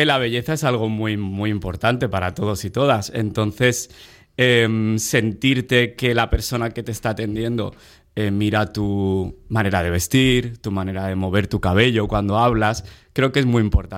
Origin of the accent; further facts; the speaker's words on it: Barcelona, Catalonia, Spain; also born or lived in Netherlands; Yo soy de Gracia, de Barcelona, siempre he venido mucho a Sitges y, bueno, nunca me he desvinculado de Sitges, aunque he vivido en otros países como Holanda y en ciudades como Ámsterdam.